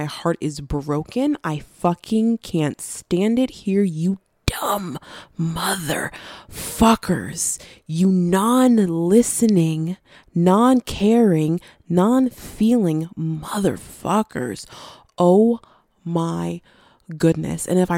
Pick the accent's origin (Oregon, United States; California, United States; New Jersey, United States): New Jersey, United States; I fucking speak English because I was born and raised in New Jersey.